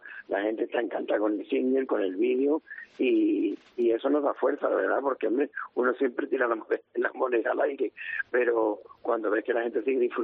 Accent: Extremadura, Spain; encantado de saber que pisaré mi tierra extremeña otra vez, hombre.

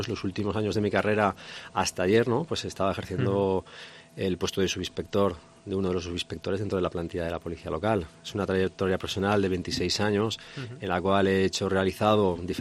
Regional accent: Huesca, Aragon, Spain; Vengo de aquí al lado, vengo de Huesca, sí.

